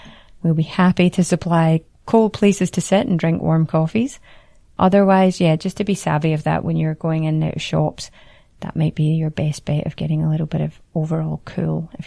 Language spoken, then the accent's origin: English; Scotland, United Kingdom; I'm from Scotland